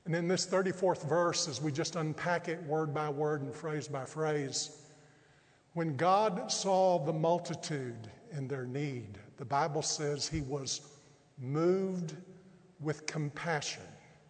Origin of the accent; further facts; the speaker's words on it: Brownwood, Texas, United States; I remember when I was a third grade boy growing up in Brownwood, Texas.